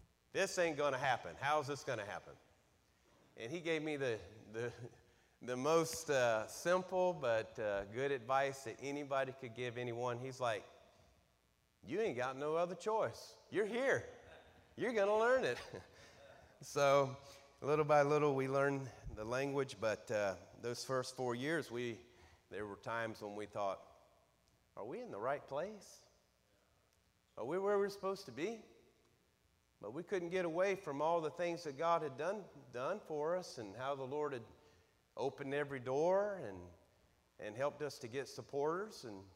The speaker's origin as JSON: {"language": "English", "region": "Georgia", "country": "United States", "said": "hey, I'm from Georgia, you know, we don't speak but one language"}